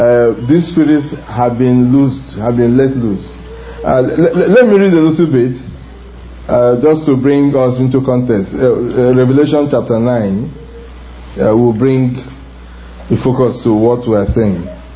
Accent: Nigeria; I come from Africa, I come from Nigeria

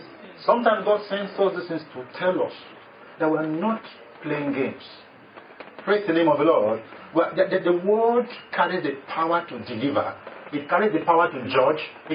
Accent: Nigeria; You know, I came all the way from Nigeria to Kenya, and I'm going to speak

